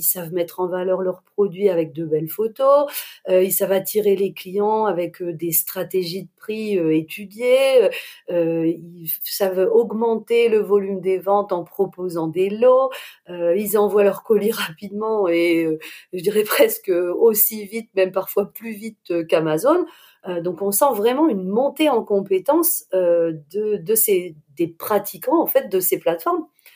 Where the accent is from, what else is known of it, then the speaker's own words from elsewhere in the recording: Lille, Hauts-de-France, France; Oui, en effet, je suis lilloise, la braderie de Lille, c'est vraiment, pour nous, c'est important.